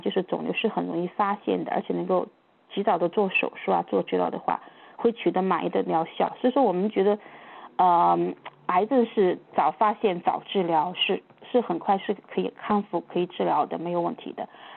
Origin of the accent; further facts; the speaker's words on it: China; 特别是我们中国人嘛